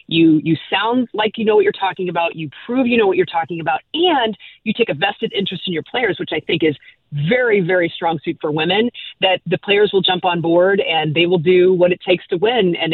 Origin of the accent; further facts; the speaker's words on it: Fenton, United States; I grew up in Fenton. We consider ourselves a soccer part of town